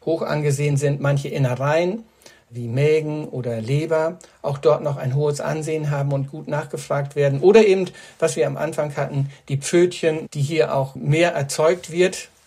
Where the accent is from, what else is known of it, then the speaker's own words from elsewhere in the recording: Lower Saxony, Germany; Ehrlich gesagt, ich komme halt aus dem Emsland und bin schon ein bisschen älter.